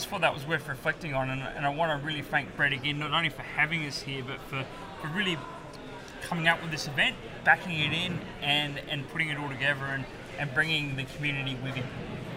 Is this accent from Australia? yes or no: yes; Australia; we're four Australian gentlemen talking toys